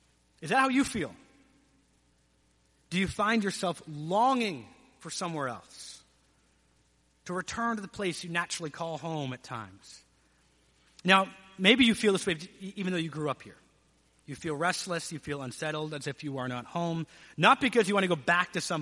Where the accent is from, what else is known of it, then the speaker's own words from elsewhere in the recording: London, Ontario, Canada; now in United States; I was not born here. You may have heard some outs or abouts in this sermon. So I was raised in London, Ontario, Canada